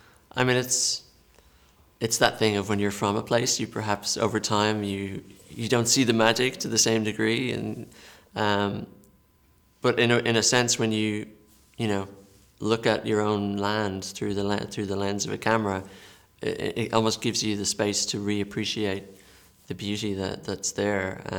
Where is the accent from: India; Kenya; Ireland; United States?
Ireland; Dublin, Leinster; not from a farming background. I'm from an urban. I grew up in Dublin and live in Dublin.